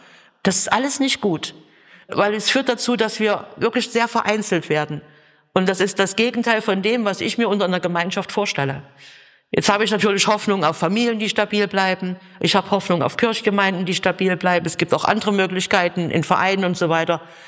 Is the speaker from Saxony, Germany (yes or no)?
yes; Saxony, Germany; das ist jetzt typisch mitteldeutsch, ich gebe es zu, da bin ich Sachse